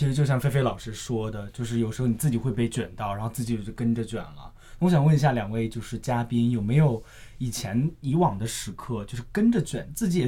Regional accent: Henan, China; 因为我是河南的，河南那边的高考压力非常非常之大

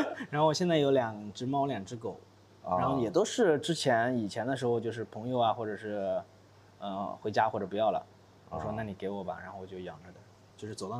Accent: Anhui, China; 过年的时候，因为我是安徽的

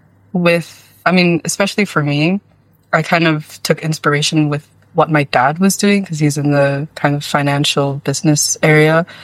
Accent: Malaysia; I'm from Malaysia. I'm actually from the Birmingham, Malaysia campus. So I'm here for exchange a year.

